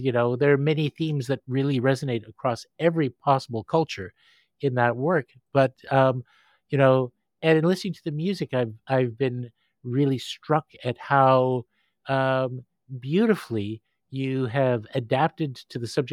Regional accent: Toronto, Ontario, Canada; an experience in my hometown of Toronto

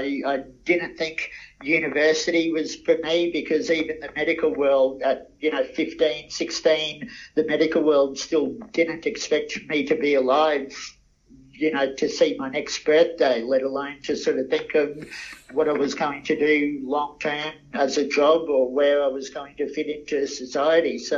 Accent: Kingaroy, Queensland, Australia; the local radio station in my hometown of Kingaroy

